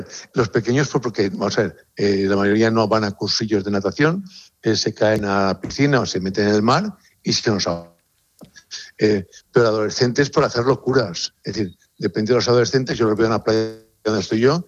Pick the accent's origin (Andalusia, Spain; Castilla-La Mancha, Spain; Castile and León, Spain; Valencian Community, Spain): Valencian Community, Spain; Valencia; Yo soy de Valencia, con lo cual te hablo de la paella.